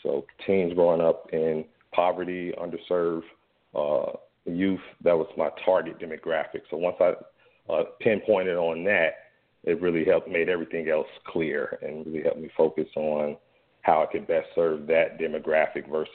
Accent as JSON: {"language": "English", "town": "Gary", "region": "Indiana", "country": "United States", "tie": "born or raised there", "said": "I got my start. I had a pretty humble beginning growing up in Gary, Indiana, but many of you may know it's home"}